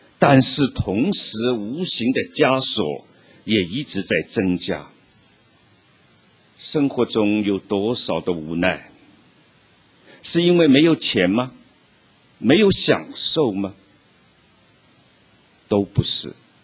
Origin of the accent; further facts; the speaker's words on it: China; 我们中国人对罪啊是很有学问的。